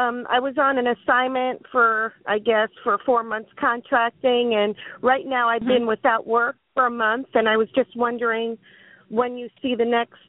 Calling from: Florida, United States; Florida, opposite of Alaska.

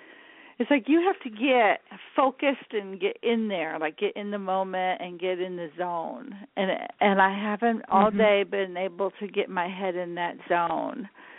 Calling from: California, United States; from California.

